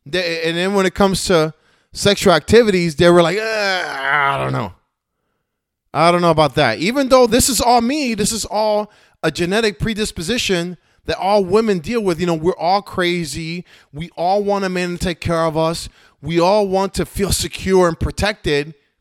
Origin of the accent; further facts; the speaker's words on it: United States; I'm American, bro. I mean, I know white people and black people don't think I'm American, but I'm American.